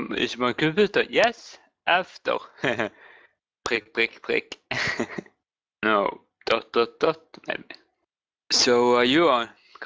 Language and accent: English; Norway; English is a second language